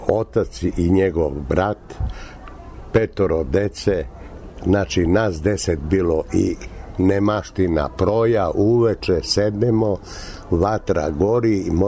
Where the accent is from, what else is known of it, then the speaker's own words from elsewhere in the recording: Niš, Southern and Eastern Serbia, Serbia; ja sam rođen u Paliluli 37. godine. 44. godine sam pošao u školu. Škole niške su bile porušene od bombardovanja.